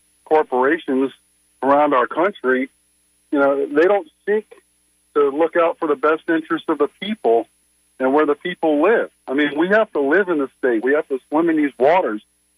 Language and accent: English; Fort Lauderdale, Florida, United States; born there; I was born in Fort Lauderdale, Florida in 1963, and I recently revisited Fort Lauderdale, Florida.